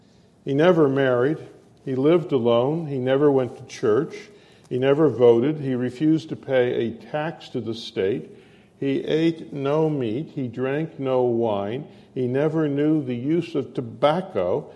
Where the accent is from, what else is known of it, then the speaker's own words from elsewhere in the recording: Phoenix, Arizona, United States; One of my favorite memories of growing up in Phoenix was the last day of public school each June.